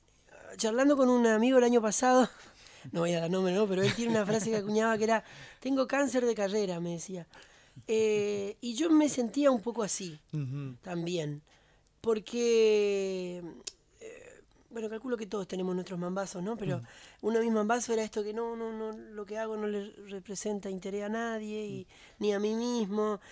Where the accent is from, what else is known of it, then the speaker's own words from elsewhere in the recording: Curuzú Cuatiá, Corrientes, Argentina; moved away as an adult; Respecto a lo del pueblo, a lo de Curuzú, de donde soy oriundo, bueno, es un lugar que no habito hace mucho tiempo. Más allá de que no lo habito porque vivo hace 18 años acá